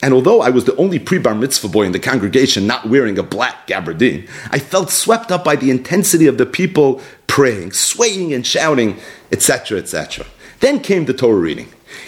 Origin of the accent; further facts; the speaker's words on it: Brooklyn, New York, United States; This renovated hospital turned into a synagogue about 2 miles from where I grew up in Brooklyn.